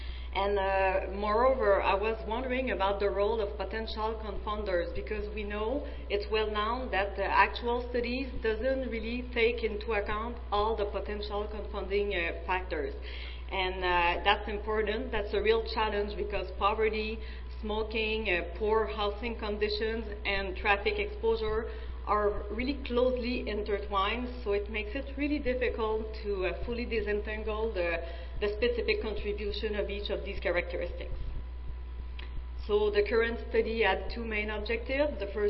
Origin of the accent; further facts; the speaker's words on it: Quebec, Canada; English is a second language; First of all, I'm sorry for my bad English. I'm from the French part of Canada, so that's the reason why I speak that way.